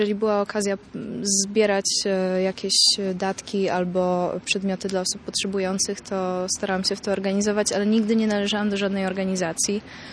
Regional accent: Gdańsk, Pomeranian Voivodeship, Poland; pochodzę z Gdańska i jak tylko zobaczyłam

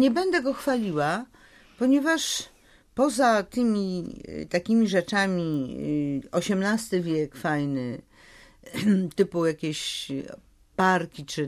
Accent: Warsaw, Masovian Voivodeship, Poland; Tak, ja jestem rodowitą warszawianką, która żyje z Warszawy. I jest to miasto, ostatnie miasto na świecie, w którym chciałabym mieszkać. I mieszkam.

